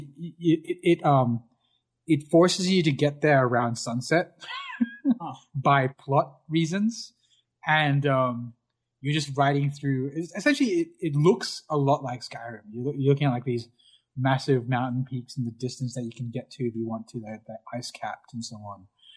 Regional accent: Australia; I'm Australian.

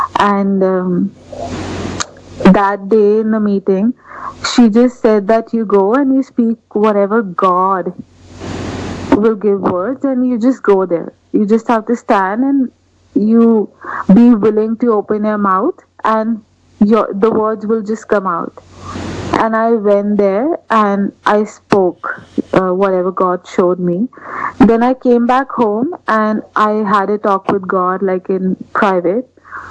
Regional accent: New Delhi, Delhi, India; So I'm from India, New Delhi, and … I'm Priya's friend.

